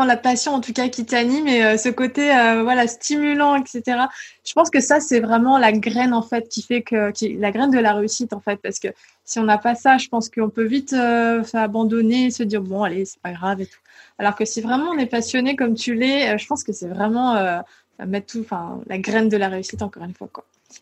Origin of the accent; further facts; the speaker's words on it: Île d'Oléron, Nouvelle-Aquitaine, France; moi, je viens de l'île de Léron, je viens vraiment de la campagne.